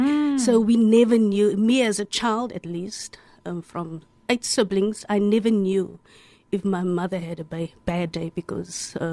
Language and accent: English; Ottery, Western Cape, South Africa; So I grew up on Ottery Flats, or should I say Cape Flats. Yeah, and I was one of six sisters and two brothers. And … So we grew up in Ottery.